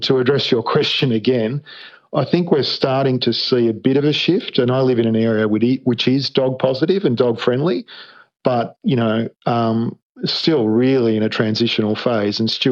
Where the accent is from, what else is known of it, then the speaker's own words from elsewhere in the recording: Italy; but I grew up in Italy where there's just a very different, it's a cultural issue really